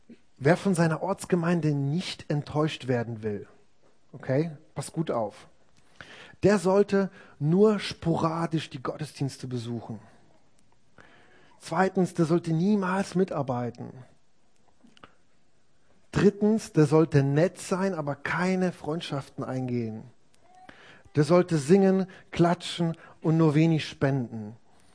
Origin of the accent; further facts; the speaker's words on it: Poland; Ich bin in einer anderen Gemeinde aufgewachsen. Ich bin Osten, Osten, Osten aufgewachsen in Polen.